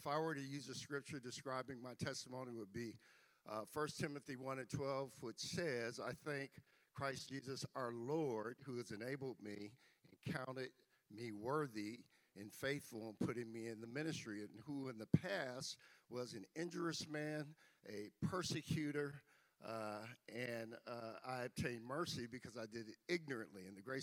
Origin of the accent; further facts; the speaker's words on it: Vallejo, California, United States; now in Sacramento, United States; I grew up in Vallejo, California. I'm a fifth generation pastor's son.